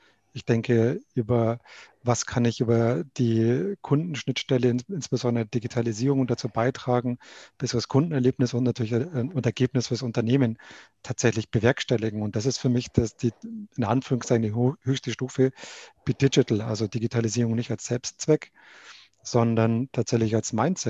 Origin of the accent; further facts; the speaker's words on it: Berg bei Neumarkt, Bavaria, Germany; Also aufgewachsen bin ich in Berg bei Neumarkt